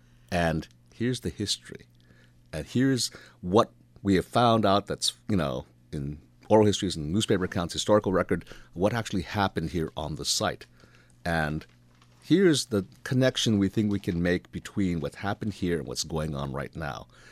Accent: Hawaii, United States; because, like I said, growing up in Hawaii, things are different in Hawaii. And when I was growing up, you know, everyone had stories about the weird things that happened over at this place

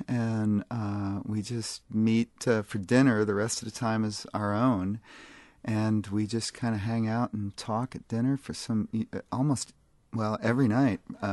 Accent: Seattle, Washington, United States; I'm from West Seattle, and I'm out here doing a residency at the...

